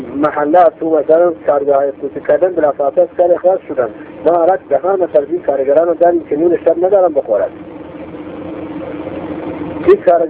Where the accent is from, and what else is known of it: Iran